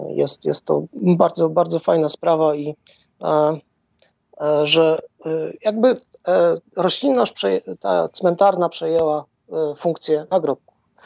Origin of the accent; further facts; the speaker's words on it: Poznań, Greater Poland Voivodeship, Poland; może nie moimi, bo ja pochodzę z Poznania